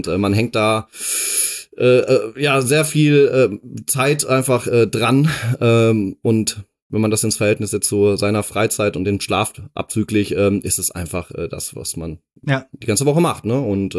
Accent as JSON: {"language": "German", "town": "Dortmund", "region": "North Rhine-Westphalia", "country": "Germany", "tie": "born or raised there", "said": "ich komme aus Dortmund ursprünglich. Genau. Ich bin da geboren und aufgewachsen."}